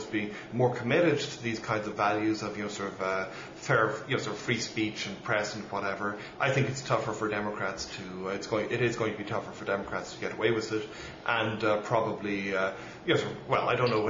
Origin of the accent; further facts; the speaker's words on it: Ireland; now in United States; I'm an Irish immigrant to the United States.